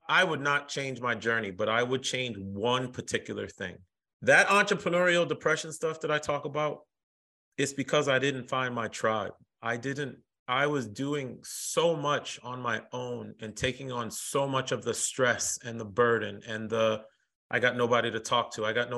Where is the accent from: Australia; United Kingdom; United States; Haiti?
Haiti; because my family is an immigrant family. We're from Haiti.